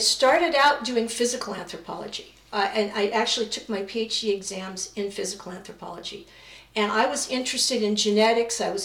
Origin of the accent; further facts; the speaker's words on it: St. Louis, Missouri, United States; also born or lived in Beirut, Lebanon / California; I never learned Arabic. I don't speak Arabic. So I grew up in St. Louis for the first 12 years, and then my family moved to California. So I went to high school and college in California.